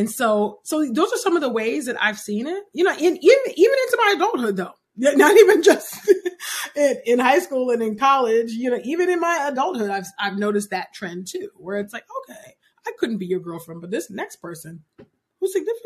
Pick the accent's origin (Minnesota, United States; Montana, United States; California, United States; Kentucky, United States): California, United States; I talk about my social location, you know, being born and raised in California. I think that matters. Being Nigerian American, I think that matters as well